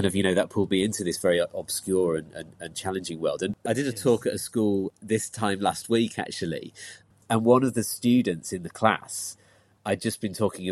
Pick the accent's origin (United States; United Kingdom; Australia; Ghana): United Kingdom; Christchurch, South West England; also born or lived in Leeds; When I was five, we moved down to Dorset, lived down by the sea in Christchurch, which was lovely.